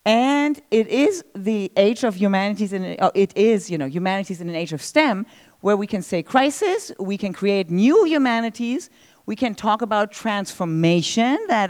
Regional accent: Göttingen, Lower Saxony, Germany; my hometown is Göttingen, so that's a statue of him there.

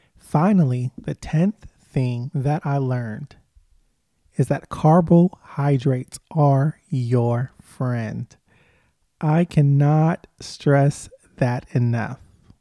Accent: United States; Growing up in America, we are all influenced by fad diets.

